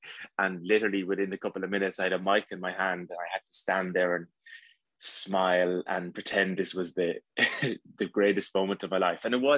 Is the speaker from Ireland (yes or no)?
yes; Ireland; And you know, as an Irish man, giving that honor was really special.